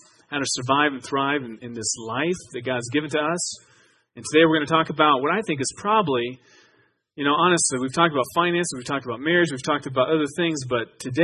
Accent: Iowa, United States; We lived in Iowa. I grew up in Iowa, and that's where I became a Christian.

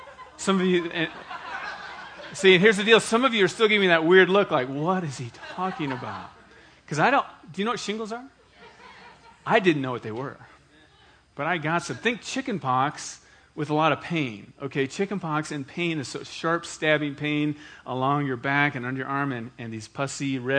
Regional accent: Iowa, United States; My family goes back every year. I'm from Iowa. We go to the Iowa State Fair.

